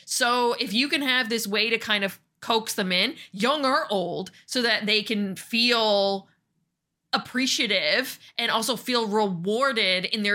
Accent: Canada; We're Canadian, right?

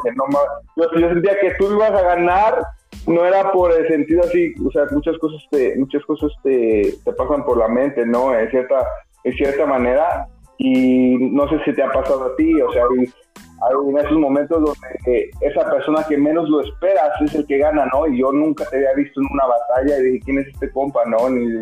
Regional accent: Chicago, Illinois, United States; Pues para los que nos escuchan, nosotros somos de Chicago y hacemos música.

